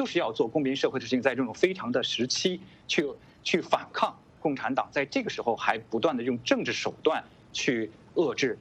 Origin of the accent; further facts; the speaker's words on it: Beijing, China; 我是北京人，我经历过那个，所以我感受到了那种这个痛苦。